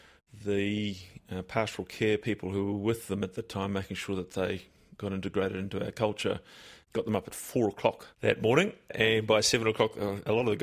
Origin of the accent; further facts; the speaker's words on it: South Africa; moved away; As a South African, I'm particularly sensitive. We moved to this country in 77 before it became a necessity to leave South Africa. My father and mother decided to leave for political reasons because they didn't agree with racism.